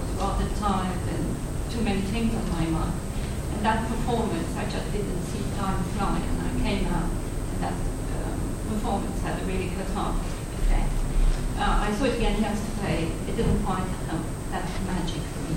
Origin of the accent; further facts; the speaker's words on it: France; perhaps because I come from France